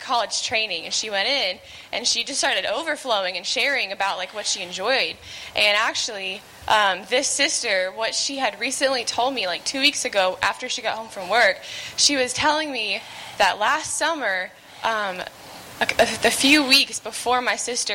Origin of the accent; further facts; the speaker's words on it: Conway, Arkansas, United States; from Conway, Arkansas.